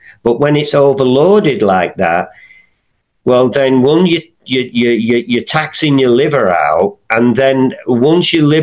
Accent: England, United Kingdom; when I was a teenager in growing up in England in the mid 70s

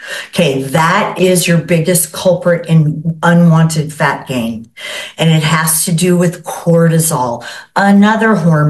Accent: California, United States; I am from Southern California, and when I was a high school athlete

